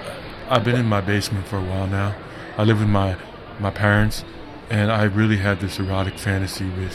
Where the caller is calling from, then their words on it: Mississippi, United States; I'm down here in Mississippi, the South.